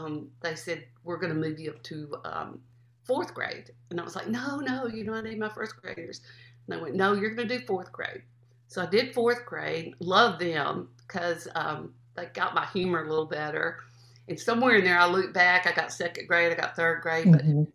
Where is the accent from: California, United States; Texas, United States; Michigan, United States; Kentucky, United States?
Texas, United States; Fort Worth; I'm a city girl, I'm from Fort mm-hmm. Worth and I'm in this rural school.